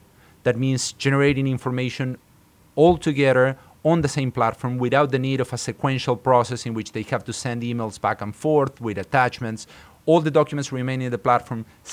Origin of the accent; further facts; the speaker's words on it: Argentina; I grew up in Argentina, so I had a software company there.